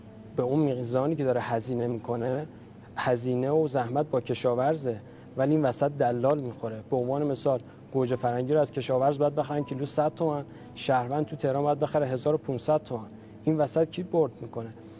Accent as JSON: {"language": "Persian", "town": "Mashhad", "region": "Razavi Khorasan", "country": "Iran", "tie": "born or raised there", "said": "متولد مشهد هستم. خوشحالم که همسایه امام رضا هستیم"}